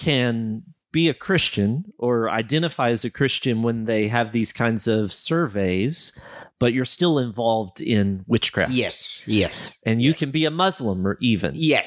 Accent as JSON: {"language": "English", "country": "United States", "said": "as an American, especially visiting Malawi, and you see the how vibrant the worship is"}